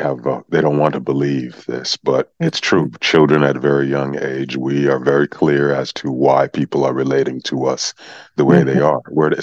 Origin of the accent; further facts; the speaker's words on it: New Mexico, United States; I was born and raised in La Tierra del Encanto, Land of Enchantment, in New Mexico.